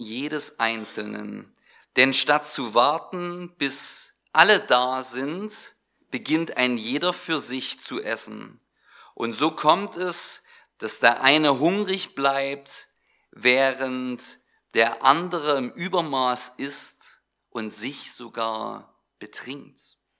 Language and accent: German; Sosa, Saxony, Germany; Ich darf euch liebe Grüße sagen aus Sosa, aus meiner Heimatgemeinde.